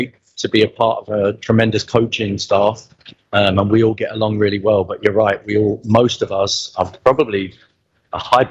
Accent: London, United Kingdom; moved away as an adult; now in United States; Obviously, I'm from London, England, and I came out here in 2006

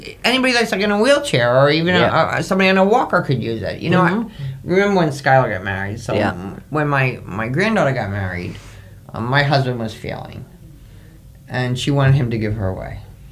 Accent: New York, United States; Yeah, I was brought up on Long Island.

